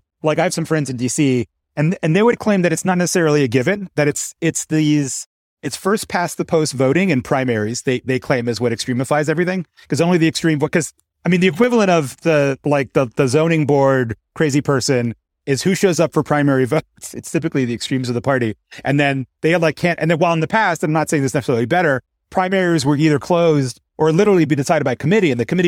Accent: Miami, Florida, United States; now in Orcas Island, United States; I was not raised in a small community. I was raised in Miami. And so it was my first experience of community life.

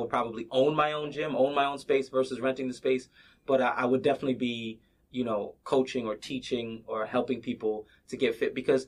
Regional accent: United States; Listen, I'm American. I love this country.

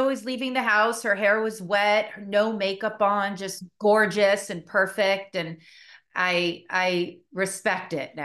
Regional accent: Malibu, California, United States; You know, I grew up in Malibu, and my backyard was the beach. So, and Malibu at the time when I grew up was just like a cute little beach town.

